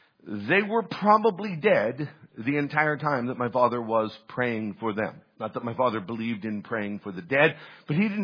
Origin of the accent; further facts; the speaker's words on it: Du Bois, Pennsylvania, United States; I grew up in Du Bois, Pennsylvania, in a little church, the Du Bois Christian and Missionary Alliance Church.